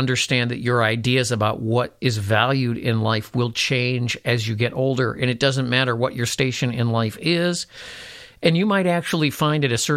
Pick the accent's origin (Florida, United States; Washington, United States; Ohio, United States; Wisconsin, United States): Ohio, United States; also born or lived in Kentucky; because we are from Appalachia, basically. We're from Central Ohio and Kentucky and places like that.